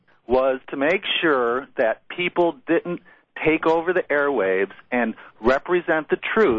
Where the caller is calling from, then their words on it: Chicago, Illinois, United States; Yeah, I'm calling from Chicago, two blocks from his studio.